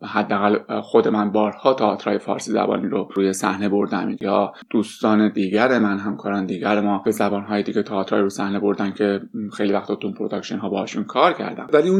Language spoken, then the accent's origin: Persian; Iran; now in Australia; برای منی که از ایران اومدم،